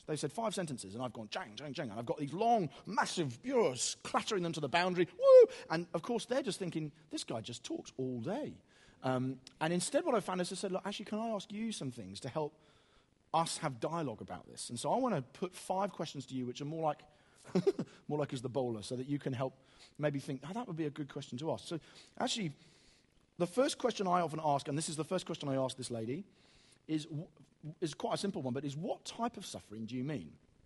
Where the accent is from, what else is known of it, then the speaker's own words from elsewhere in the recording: Eastbourne, South East England, United Kingdom; I'm from Eastbourne. We have rolling hills and nothing but cricket matches from as far as the eye can see.